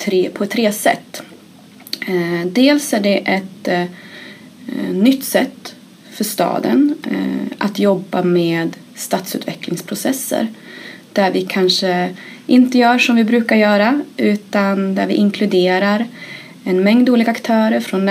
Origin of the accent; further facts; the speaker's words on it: Östersund, Jämtland County, Sweden; now in Malmö, Sweden; som du kanske hör på dialekten så är jag inte skåning från början. Jag kommer från Östersund men har bott i Skåne sedan 2000 och i Malmö har jag bott i drygt 7 år.